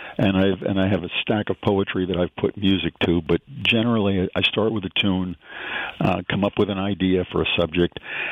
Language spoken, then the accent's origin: English; Fishkill, New York, United States; I'm a Dutchess County native. I was born in Beacon, lived in Fishkill, and I'm simply moving north, so now I'm in Poughkeepsie.